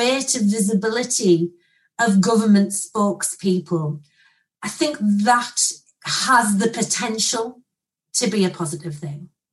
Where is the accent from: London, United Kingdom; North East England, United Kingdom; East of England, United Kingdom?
North East England, United Kingdom; Sunderland; growing up in Sunderland. I'm from a single parent family. I grew up in social housing largely or private rented, one of the two.